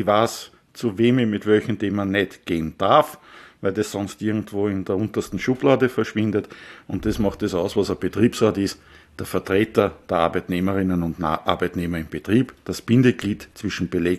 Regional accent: Vienna, Austria; Als Wiener ist man Vienna-Anhänger und weder Austria noch Rapid

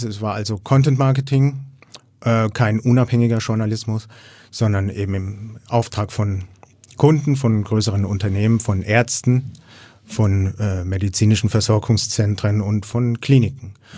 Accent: Erlangen, Bavaria, Germany; wie gesagt, ich komme aus Erlangen, bin demnächst 45 Jahre alt

